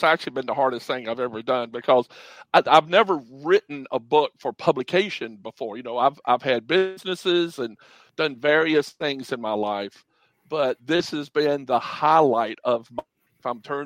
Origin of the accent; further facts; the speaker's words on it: South Carolina, United States; I grew up here in South Carolina on a farm, and I grew up at a time when Jim Crow was still in place.